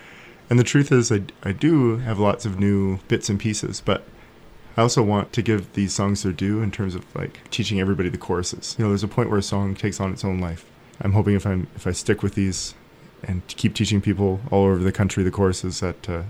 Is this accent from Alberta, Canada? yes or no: no; Ottawa, Ontario, Canada; I'm from Ontario, from Ottawa